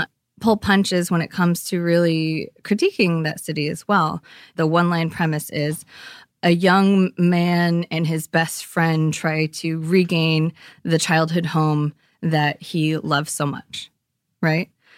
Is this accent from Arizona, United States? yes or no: no; California, United States; growing up there, I grew up in the East Bay, there were like never movies made there